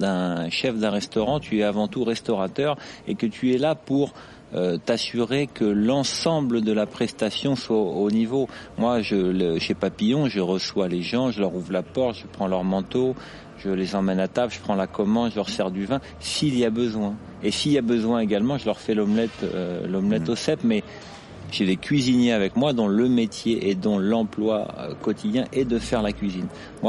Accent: Normandy, France; puisque je suis normand.

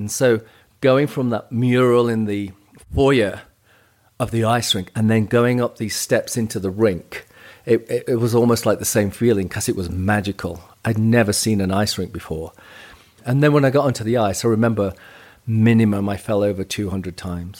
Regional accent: Nottingham, East Midlands, United Kingdom; And I was from Nottingham.

